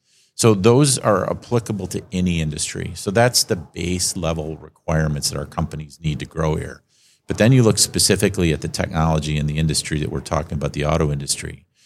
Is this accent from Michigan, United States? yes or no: yes; Marquette, Michigan, United States; My dad's from Detroit, but we grew up in Marquette.